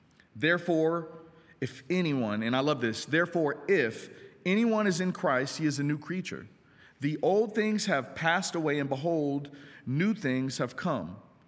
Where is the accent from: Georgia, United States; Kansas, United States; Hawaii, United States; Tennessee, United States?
Kansas, United States; But I'm from Kansas, and I remember watching people plant seeds.